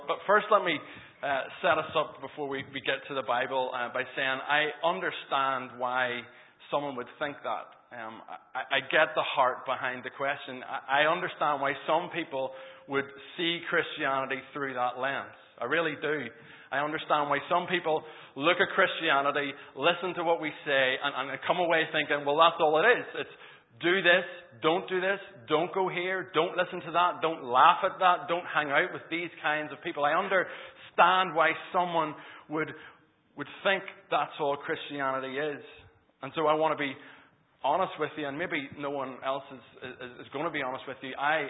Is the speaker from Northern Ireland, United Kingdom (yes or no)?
yes; Green Island, Northern Ireland, United Kingdom; I'm from Green Island, and I brought a little posse from Green Island, some of the young people from our church